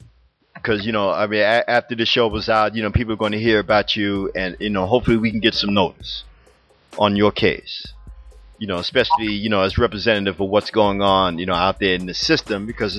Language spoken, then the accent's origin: English; Philadelphia, Pennsylvania, United States; Because I'm from Philly and, you know, we've had several scandals like that here